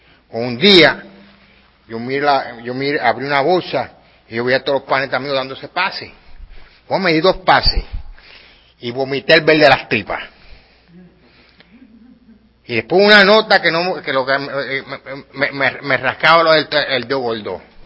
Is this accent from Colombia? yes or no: no; San Juan, Puerto Rico; Yo nací en Puerto Rico, yo nací en San Juan, me crié en Villa Palmera, Lloren Torres, Shanghai, La Playita, Vitumul, San José, lo bueno, donde era todo lo bueno.